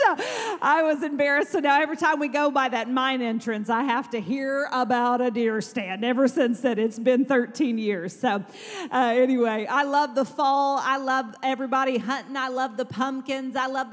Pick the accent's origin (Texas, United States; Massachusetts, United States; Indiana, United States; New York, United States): Texas, United States; now in Kentucky, United States; Now, mind you, I grew up in West Texas, so there are no trees.